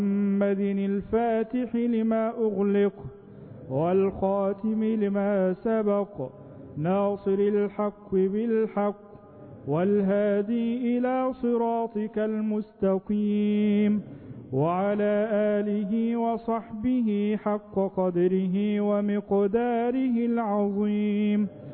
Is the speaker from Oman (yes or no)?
no; Egypt; اللهم اجعل بلدنا مصر أمنا أمانا سلما سلاما سخاء رخاء